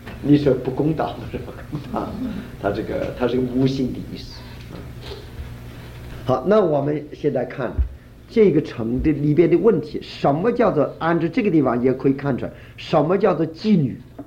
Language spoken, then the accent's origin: Chinese; Shandong, China; 好像我们山东的响马啊，我们在家乡里那个土匪就是我们隔壁村的人